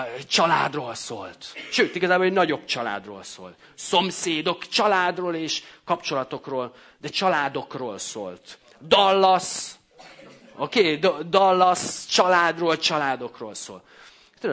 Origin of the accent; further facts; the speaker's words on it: Great Hungarian Plain, Hungary; Nyilván itt én Alföldön nőttem fel én is, mint legtöbben.